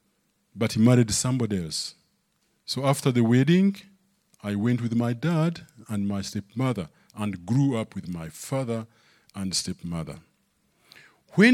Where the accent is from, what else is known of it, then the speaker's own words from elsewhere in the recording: Uganda; from Uganda.